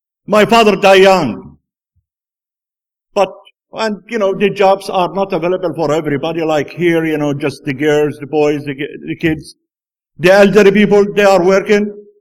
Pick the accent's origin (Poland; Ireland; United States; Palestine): Palestine; Bethlehem, West Bank; My wife, she is from Jerusalem, and I am from Bethlehem.